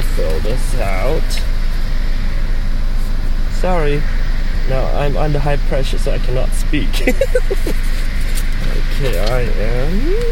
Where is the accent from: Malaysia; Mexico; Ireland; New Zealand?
Malaysia; Penang; Hokkien is a Chinese dialect that is very popularly used in Penang, where I grew up, my hometown, Penang.